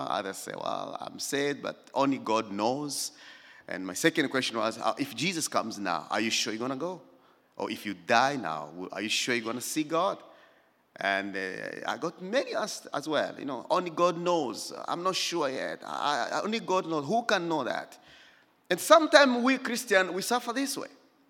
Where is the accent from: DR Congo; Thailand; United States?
DR Congo; Bogoro, Ituri; when I was going from Bogoro, which is our village, to Bunia, which is a city.